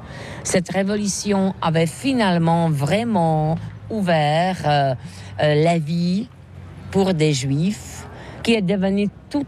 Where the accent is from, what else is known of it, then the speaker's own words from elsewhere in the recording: Czechia; nous avons eu chez nous, en Tchéquie, aussi un camp qui est connu, le camp Terezin.